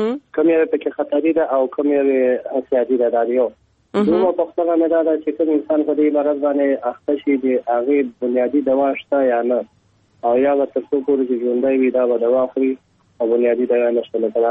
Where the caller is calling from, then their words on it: Laghman, Afghanistan; د لغمان ولایت نه تاسو سره په تماس کې یم.